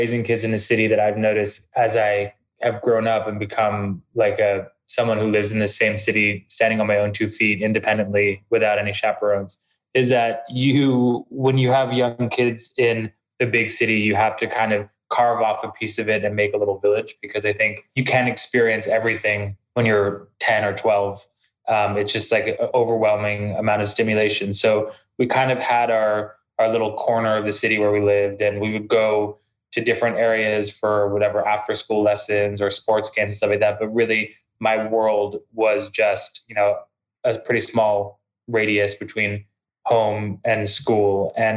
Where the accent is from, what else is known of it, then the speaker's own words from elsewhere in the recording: New York City, New York, United States; we were raised in Manhattan in the 90s was when we kind of were, you know, we were born in the mid 80s.